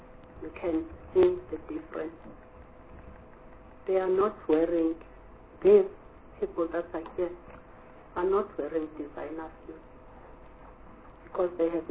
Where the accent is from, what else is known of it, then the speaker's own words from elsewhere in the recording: Harding, KwaZulu-Natal, South Africa; I'm from Harding.